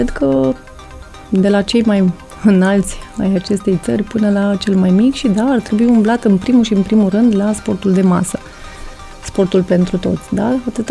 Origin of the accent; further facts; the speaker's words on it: Romania; să fiu fericită și mândră că sunt româncă